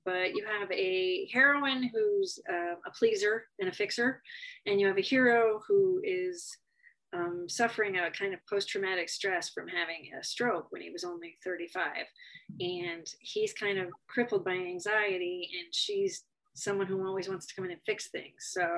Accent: Phoenix, Arizona, United States; So she takes a job and books it to Phoenix. So it was awesome to write a book in my hometown.

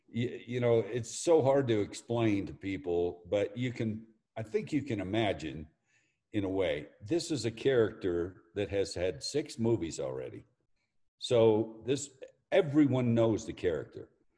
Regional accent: Marshall Islands; moved away as an adult; now in Los Angeles, United States; So that, you know, I grew up in the Marshall Islands.

